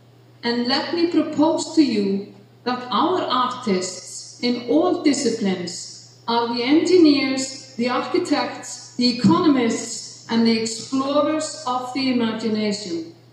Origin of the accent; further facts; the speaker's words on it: Iceland; a process I was actively involved in 10 years ago in my home country, Iceland.